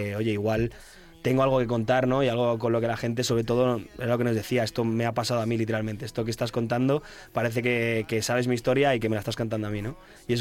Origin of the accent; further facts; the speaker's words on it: Las Rozas, Community of Madrid, Spain; en un concierto que estábamos dando en Las Rozas, de donde yo soy